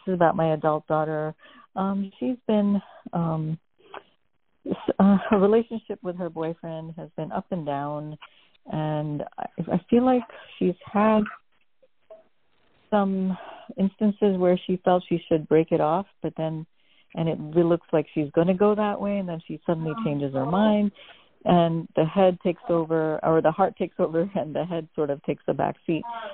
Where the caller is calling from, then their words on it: New Jersey, United States; I'm calling from New Jersey.